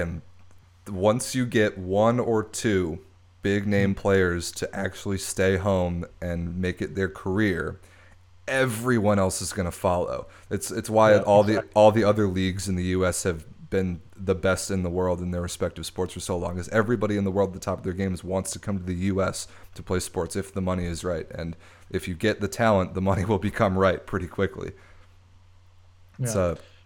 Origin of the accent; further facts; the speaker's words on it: United States; I've been to a handful of Polish games in the U.S. where I, as an American fan, am outnumbered 50-1.